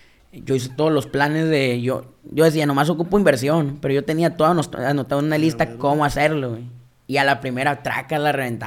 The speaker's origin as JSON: {"language": "Spanish", "town": "Caborca", "region": "Sonora", "country": "Mexico", "said": "se miraba bien bonito Caborca, que es de donde yo soy, güey, las luces."}